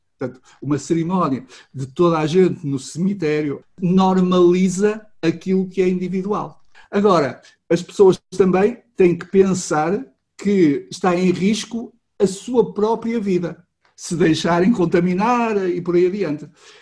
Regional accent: Portugal; nós somos, como portugueses, temos uma grande capacidade adaptativa

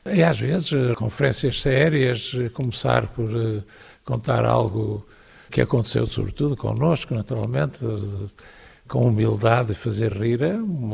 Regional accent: Porto, Portugal; não podia ir para direito, que não havia na minha cidade natal, no Porto.

